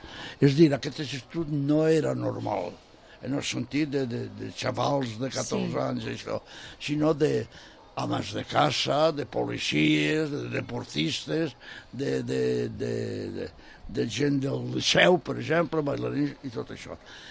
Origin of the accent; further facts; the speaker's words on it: Borriana, Valencian Community, Spain; born there; Jo vaig néixer a Borriana, ja ho he dit.